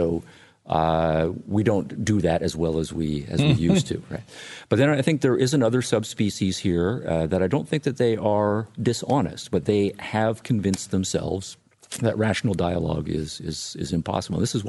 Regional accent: Illinois, United States; he came to my home state of Illinois.

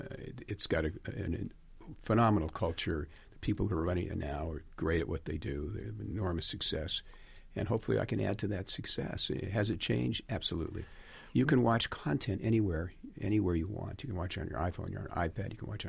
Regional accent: Detroit, Michigan, United States; because I was a kid from Detroit, not from Hollywood or New York

